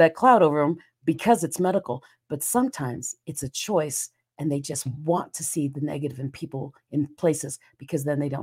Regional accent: Philippines; now in Seattle, United States; I'm an island girl. I grew up in the Philippines. I grew up with a lot of sun.

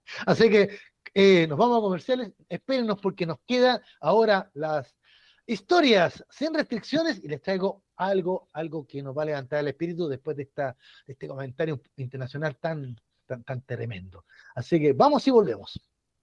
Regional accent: Chile; Entonces, no nos conviene, como chileno, no nos conviene para nada.

